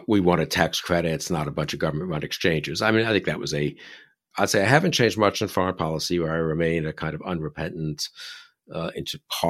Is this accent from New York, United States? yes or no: yes; New York City, New York, United States; And also, I'm from New York. New York looked like it was falling apart and going down the tubes